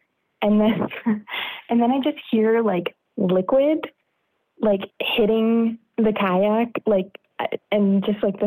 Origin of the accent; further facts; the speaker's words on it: Canada; because I'm Canadian